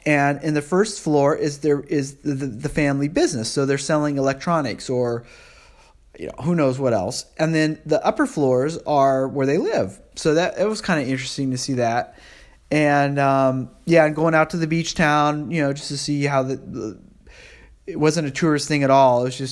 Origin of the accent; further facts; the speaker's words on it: United States; I'm an American, and probably they think money.